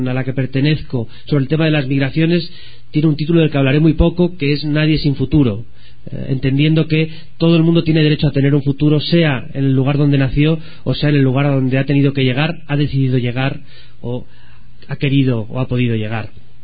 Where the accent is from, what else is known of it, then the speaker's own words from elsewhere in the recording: Spain; en particular en mi país, en España